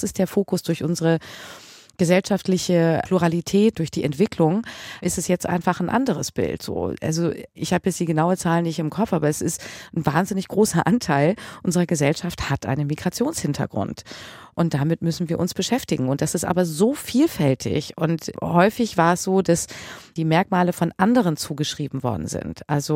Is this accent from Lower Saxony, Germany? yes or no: yes; Lower Saxony, Germany; also born or lived in East Germany; weil mein Vater kommt aus Algerien. Geboren bin ich aber in Ostdeutschland. Und bin rübergekommen, da stand die Mauer noch, und bin in Niedersachsen groß geworden. Und meine Wahlheimat ist die Nordsee.